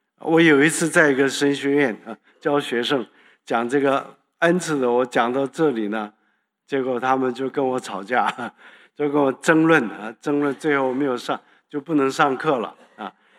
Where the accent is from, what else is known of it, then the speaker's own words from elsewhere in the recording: Shandong, China; accent: Shandong; 然后我讲话呢，我有山东口音，这是我们的方言